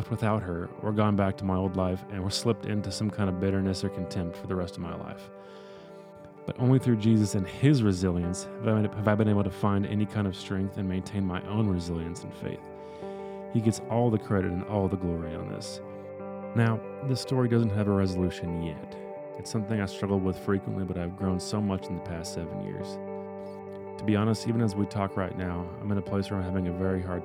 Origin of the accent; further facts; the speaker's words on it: Texas, United States; I was born and raised in the Texas Hill Country and was extremely rooted in its history and culture.